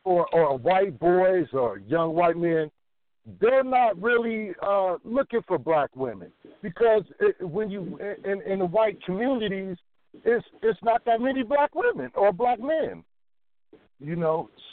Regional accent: San Francisco, California, United States; You know, now I'm from San Francisco, and I grew up in a white neighborhood.

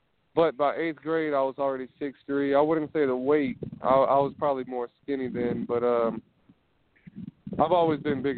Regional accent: New Orleans, Louisiana, United States; I'm from the New Orleans area, so I'm to the New Orleans area.

